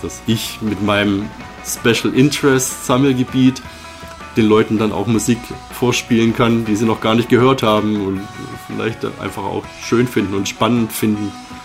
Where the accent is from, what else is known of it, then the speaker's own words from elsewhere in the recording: Böblingen, Baden-Württemberg, Germany; now in Tübingen, Germany; Ich komme ursprünglich aus Böblingen, bin dann irgendwann zum Studium hier nach Tübingen gekommen